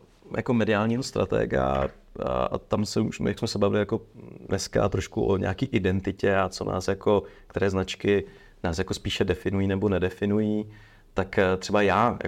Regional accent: Ostrava, Moravian-Silesian Region, Czechia; born there; now in Prague, Czechia; žiju v Praze, narodil jsem se v Ostravě, rodiče mám vlastně Slováky, část mých předků jsou Romové, část Italové

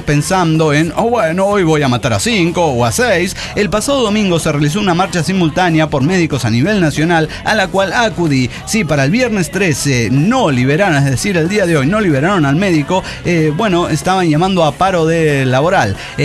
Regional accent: Tlalpujahua, Michoacán, Mexico

